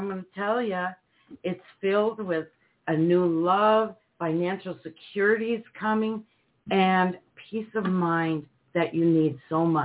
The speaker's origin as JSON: {"language": "English", "region": "Minnesota", "country": "United States", "said": "I know that winter's coming up there, and we're from Minnesota ourselves."}